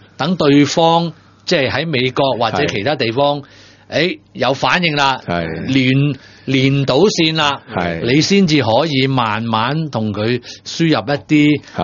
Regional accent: China; 即係其實我哋中國人都有幾個好叻嘅

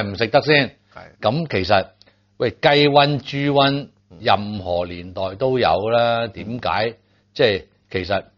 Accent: Hong Kong; 佢本應係為咗滿足我哋港人個食用

